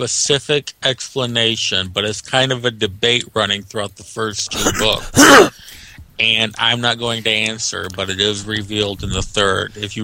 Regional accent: Missouri, United States; My home state is Missouri, so I kind of picture it there. Kind of in the Ozarks, which I live in, kind of the edge of.

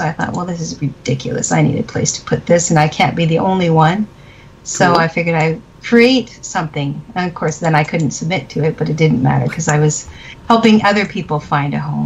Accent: Canada; I am Canadian.

